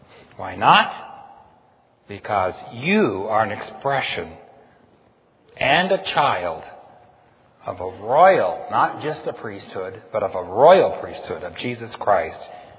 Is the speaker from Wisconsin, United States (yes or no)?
no; Ohio, United States; I said, I'm from Ohio.